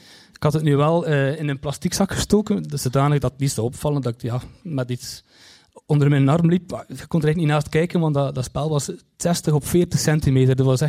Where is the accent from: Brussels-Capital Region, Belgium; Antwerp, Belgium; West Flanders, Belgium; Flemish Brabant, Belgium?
West Flanders, Belgium; Kortrijk; Want ik kom uit Kortrijk en Kortrijk is zo groot.